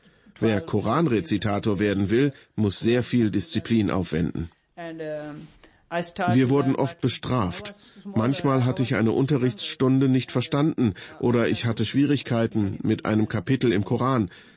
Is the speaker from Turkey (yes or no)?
no; Pakistan; moved away; ganze Familie ist sehr im Islam verwurzelt, auch meine Geschwister. Ich war auch Imam in meiner Jugend in Pakistan.